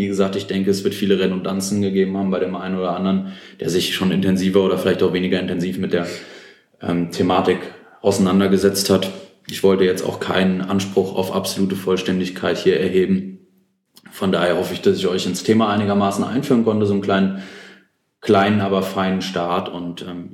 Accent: Hesse, Germany; born there; 25 Jahre alt. Der ein oder andere wird mich wahrscheinlich auch kennen. Ich bin gebürtiger Hesse und wohne auch immer noch in Hessen, in der unmittelbaren Nähe von Frankfurt am Main.

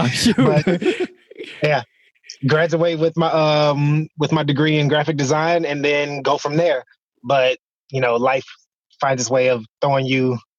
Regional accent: Opa-locka, Florida, United States; I'm from Miami, from Opa-locka.

